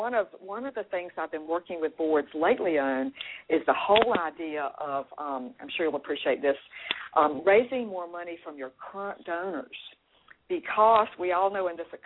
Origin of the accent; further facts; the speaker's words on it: Raleigh, North Carolina, United States; And there was an organization in Raleigh, I'm from Raleigh, North Carolina, Interact, the local rape crisis center